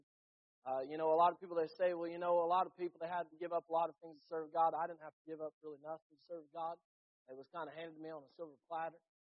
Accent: United States; I'm nobody, but I'm an American who grew up in America.

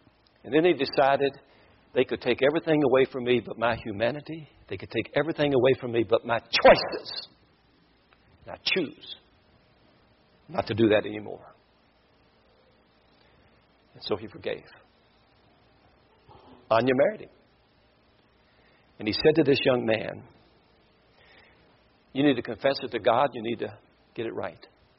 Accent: Kentucky, United States; I read a book. Surprising, isn't it? I'm from Kentucky and I read a book.

